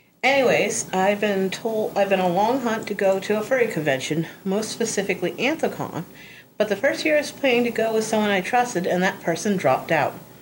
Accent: New England, United States; also born or lived in Massachusetts / New Hampshire; New England, both Mass and New Hampshire.

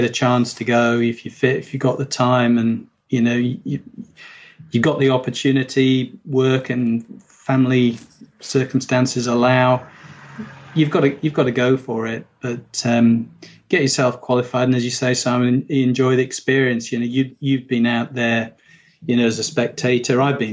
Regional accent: United Kingdom; you had to try as a Brit.

